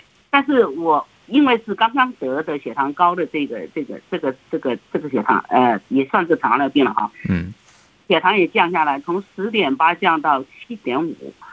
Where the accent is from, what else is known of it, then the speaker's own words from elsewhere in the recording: China; 特别是我们来到西方的这个国家